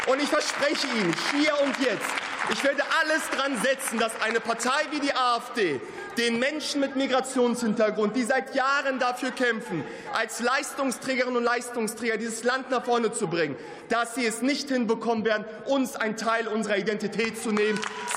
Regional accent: Hanover, Lower Saxony, Germany; aus Hannover, meine Heimatstadt

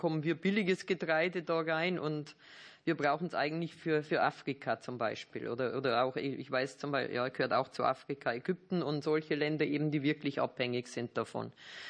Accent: Germany; also man stellt sich das immer so als Deutscher vor

